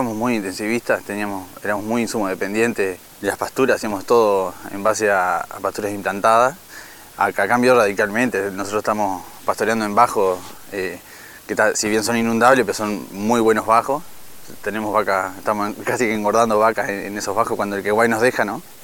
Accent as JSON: {"language": "Spanish", "town": "Sauce", "region": "Canelones", "country": "Uruguay", "said": "Decidimos venirnos para acá, para el norte, por un tema de escala de tierra. Nosotros somos allá de Sauce y nos quedó chico, nos fue quedando chico."}